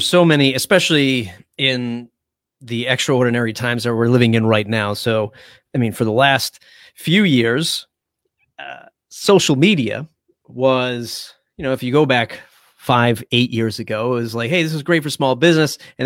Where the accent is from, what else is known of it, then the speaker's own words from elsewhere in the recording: Dartmouth, Massachusetts, United States; growing up in Dartmouth, my God, people would say you don't go to New Bedford. Certainly don't go to Fall River.